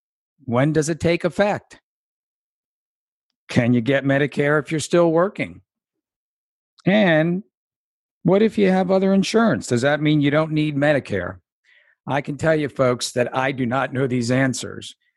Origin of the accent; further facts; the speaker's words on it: Baltimore, Maryland, United States; I'm a Ravens fan. I'm from Baltimore